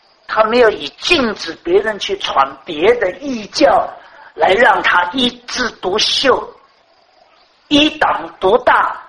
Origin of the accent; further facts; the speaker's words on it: China; 我们是中国人